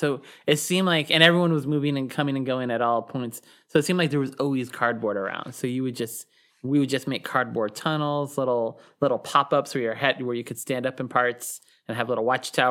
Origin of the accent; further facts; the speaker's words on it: Pacific Northwest, United States; One thing, when I was a kid, like growing up in the Northwest, you would go, I was living on a military base